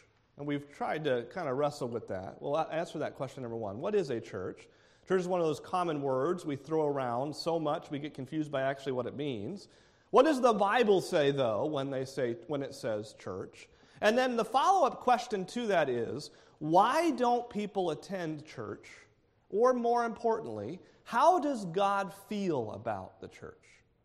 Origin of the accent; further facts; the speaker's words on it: United States; although I'm only an American, so I can only equate it to America.